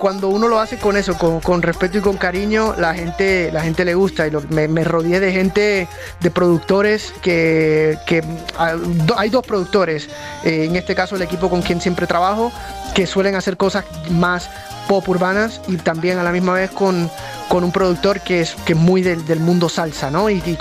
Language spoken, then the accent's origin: Spanish; Puerto Rico; ambos nos criamos escuchando salsa. Él es colombiano, yo soy puertorriqueño.